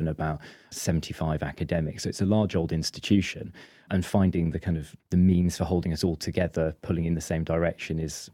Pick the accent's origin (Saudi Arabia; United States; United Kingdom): United Kingdom; Chepstow, Wales; But I grew up in South Wales in Chepstow, not in any way from a moneyed family